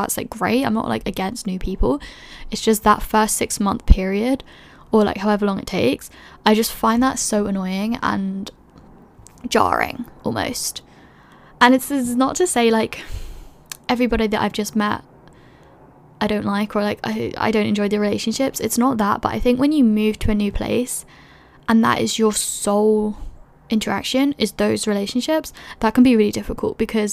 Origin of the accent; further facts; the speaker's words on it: London, United Kingdom; moved away as an adult; now in Edinburgh, United Kingdom; When I was in first year, I moved to Edinburgh from London. I was 18.